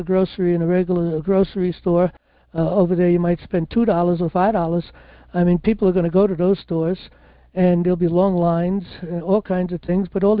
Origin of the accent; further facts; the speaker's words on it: Bronx, New York, United States; But I grew up in the Bronx. If you've grown up in the Bronx or Brooklyn or Queens, it's a little different. Well, a lot different than Manhattan.